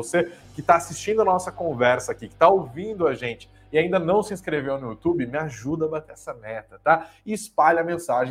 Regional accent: São Paulo, Brazil; Eu sou de São Paulo, então vocês aí do Rio de Janeiro, vocês do Nordeste, do Brasil também, infelizmente eu falo bolacha.

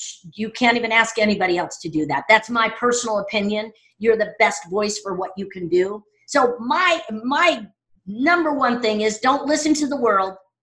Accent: Chicago, Illinois, United States; I'm from Chicago originally. Everything is yesterday or the day before.

